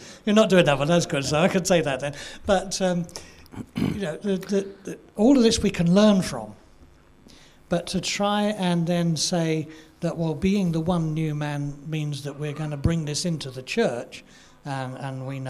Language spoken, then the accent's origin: English; England, United Kingdom; I'm an Englishman.